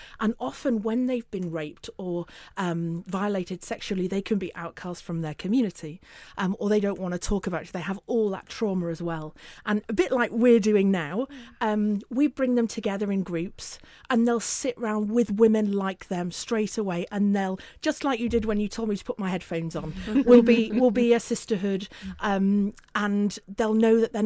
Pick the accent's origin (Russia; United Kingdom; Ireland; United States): United Kingdom; England; accent: northern; I should say that we are not just about London, hence my northern accent.